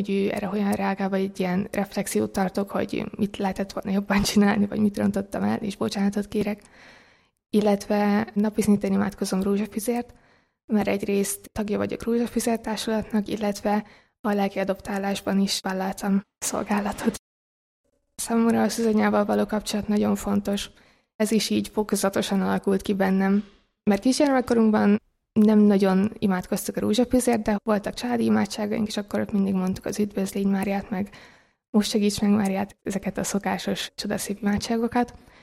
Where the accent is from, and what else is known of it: Kaposvár, Somogy, Hungary; born there; moved away as an adult; now in Budapest, Hungary